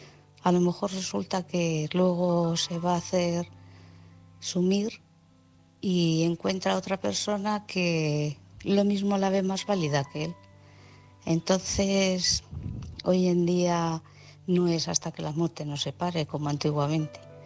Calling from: Guadalajara, Spain; de Guadalajara.

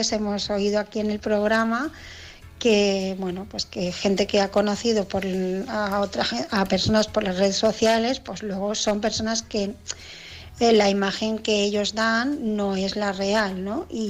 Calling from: Barcelona, Catalonia, Spain; de Barcelona

